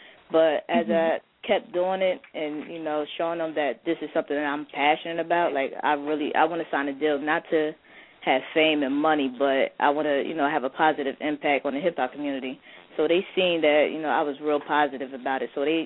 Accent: New Jersey, United States; I used to work at the Regal Theater out here in Jersey. I'm from Jersey.

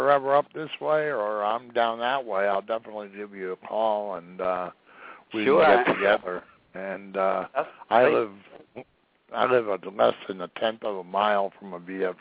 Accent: Massachusetts, United States; ever since I was born up in the Northeast, up not far away. I lived not too far away from Walden's Pond, where Henry David Thoreau lived.

